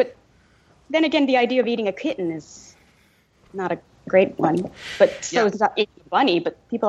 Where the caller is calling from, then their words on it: West Coast, United States; We are calling from the West Coast.